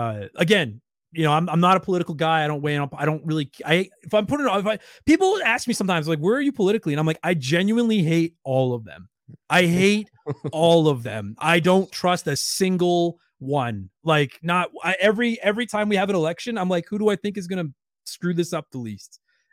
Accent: Canada; I'm proud Canadian.

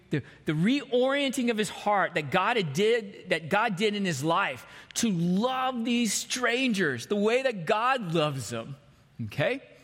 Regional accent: Texas, United States; I grew up in Texas. And so this is like on the other side of the world to me.

